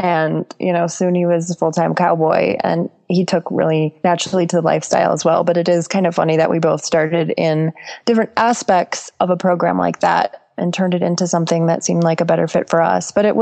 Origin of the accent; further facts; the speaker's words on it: Minnesota, United States; I grew up in Minnesota and my grandparents, both sets of them were farmers.